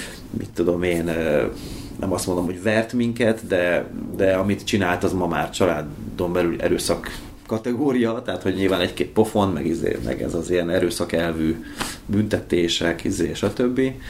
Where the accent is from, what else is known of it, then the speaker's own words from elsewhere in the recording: Miskolc, Borsod-Abaúj-Zemplén, Hungary; moved away as an adult; now in Budapest, Hungary; És Miskolcon születtem. Ott nőttem fel. Igazából ...18 éves koromig voltam ott. Körülbelül. Aztán költöztem Budapestre. Azóta vagyok Budapesten. A miskolciságom azért mindig megvan, holott már alig járok oda.